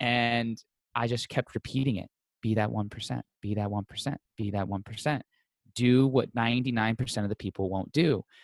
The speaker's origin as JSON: {"language": "English", "town": "Las Vegas", "region": "Nevada", "country": "United States", "tie": "born or raised there", "said": "I grew up in Las Vegas, born and raised"}